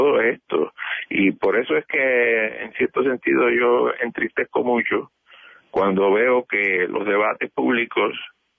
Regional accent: New York, United States; born there; Yo nací en Nueva York.

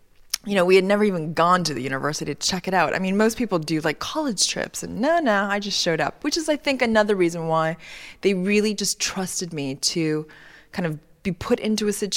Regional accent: Montreal, Quebec, Canada; I grew up in Montreal in Canada. I grew up in a very open and diverse family environment. My father is Lebanese-Iranian. My mother was Chinese.

